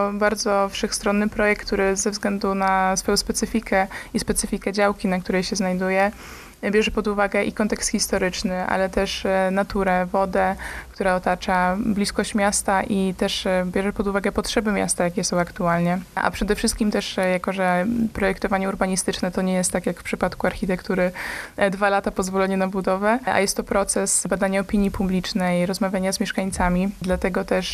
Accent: Gdynia, Pomeranian Voivodeship, Poland; w którym się wychowało praktycznie, bo jestem z Gdynia, ale Gdańsk nazywam swoim miastem, ponieważ to jest Trójmiasto, zintegrowana tkanka

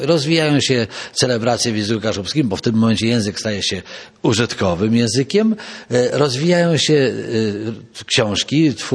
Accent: Sianowo, Pomeranian Voivodeship, Poland; Ja się wychowałem właśnie w parafii Sianowskiej, tam gdzie jest sanktuarium Królowej Kaszub.

